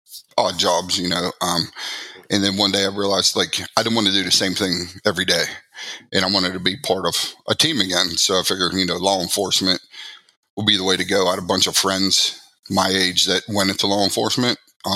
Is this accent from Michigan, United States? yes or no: no; McKees Rocks, Pennsylvania, United States; So I grew up in right outside of Pittsburgh in a town called McKees Rocks. It's probably 10 minutes from downtown Pittsburgh. Small steel mill town.